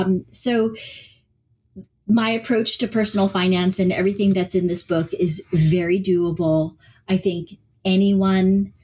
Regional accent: Michigan, United States; now in Bay Area, United States; I grew up in Michigan, but I've lived in the Bay Area for the last 25 years.

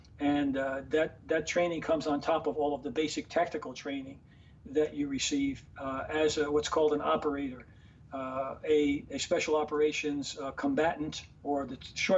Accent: New York City, New York, United States; in the neighborhood where I grew up in Harlem, you're in a survival mode every day.

